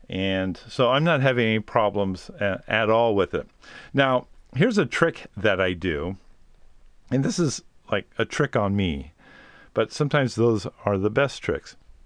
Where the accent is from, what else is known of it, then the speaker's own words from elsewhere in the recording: California, United States; But I'm Californian, and I was afraid that, you know, a lot of people just wouldn't relate.